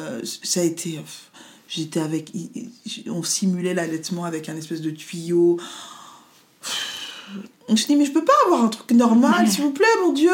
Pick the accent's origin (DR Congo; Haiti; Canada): Haiti; et moi je suis haïtienne